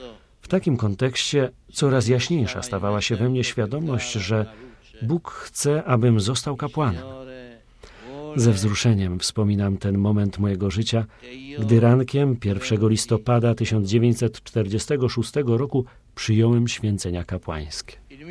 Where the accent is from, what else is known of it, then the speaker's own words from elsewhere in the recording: Wadowice, Lesser Poland, Poland; also born or lived in Kraków; Pamiętam środowisko mojej parafii w Wadowicach i parafię pod wezwaniem świętego Stanisława Kostki na Dębnikach w Krakowie, gdzie otrzymałem podstawowe przygotowanie do życia chrześcijańskiego.